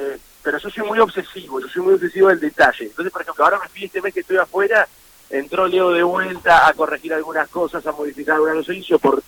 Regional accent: San Juan, Argentina; No, sí, mira, soy sanjuanino, como buen sanjuanino soy muy vinero.

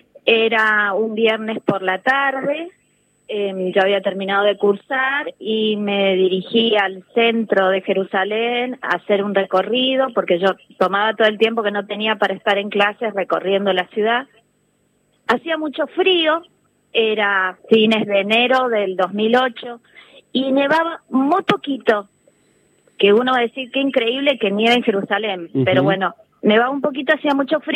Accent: Argentina; Y yo le explico que soy de Argentina.

